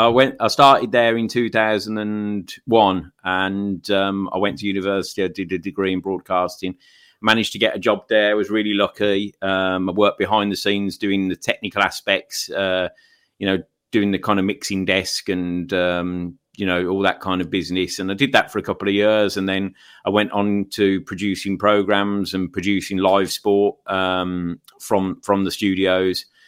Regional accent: Solihull, West Midlands, United Kingdom; And I grew up in the Midlands, I grew up in Solihull

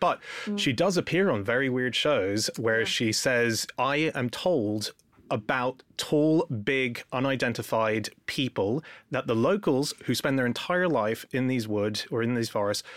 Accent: Sydney, New South Wales, Australia; I'm from Sydney

